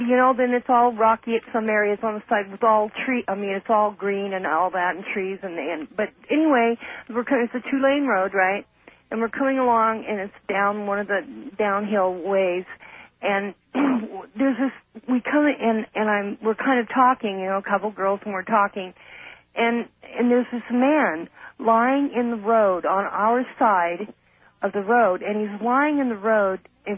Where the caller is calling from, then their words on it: Merced, California, United States; I'm calling from Merced, KYOS.